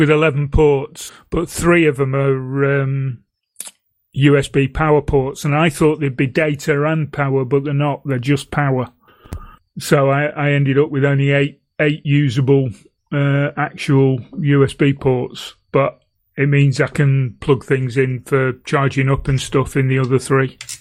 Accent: United Kingdom; now in Blackpool, United Kingdom; That's where I'm from.

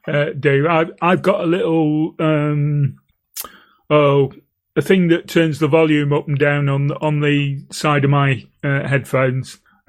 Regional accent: United Kingdom; now in Blackpool, United Kingdom; That's where I'm from.

